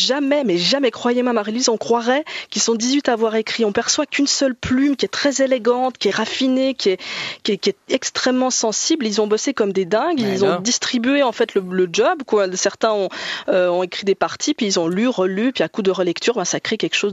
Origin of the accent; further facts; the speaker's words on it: Switzerland; c'est quand même une aventure chez nous en Suisse d'être publié à l'étranger, en France.